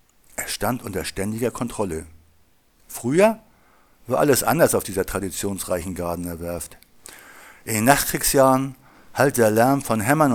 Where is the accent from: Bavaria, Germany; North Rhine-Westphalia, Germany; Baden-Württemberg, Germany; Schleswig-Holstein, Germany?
Schleswig-Holstein, Germany; Kiel; ich bin ein Kieler Autor